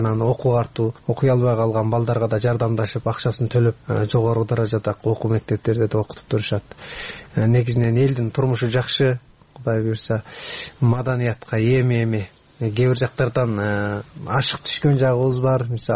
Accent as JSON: {"language": "Kyrgyz", "town": "Tekes", "region": "Xinjiang", "country": "China", "tie": "born or raised there", "said": "Балалыгым тиги алыскы Кулжа областы деп коет. Кулжа областына караганда Текес ооданы дейт. Текес ооданынын көктери кыргыз улуттук айыл дейт. Түпкү тегиз ушул көл жактан ооп барган экен мурда."}